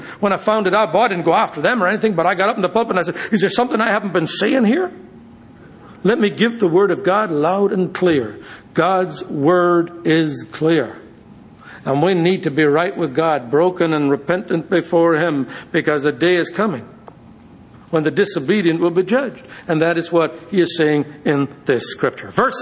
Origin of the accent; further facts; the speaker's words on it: Ireland; As a boy growing up in Ireland, my father was an educator.